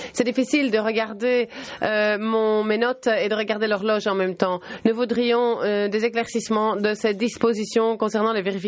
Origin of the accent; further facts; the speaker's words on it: Bulgaria; French is a second language; je viens de Bulgarie